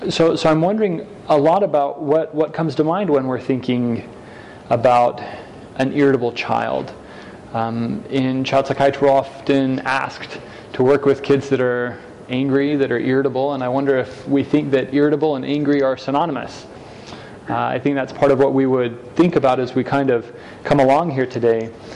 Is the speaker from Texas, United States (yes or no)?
no; Utah, United States; also born or lived in Brazil; I grew up in Utah with a bit of a it wasn't a small town, but a large family.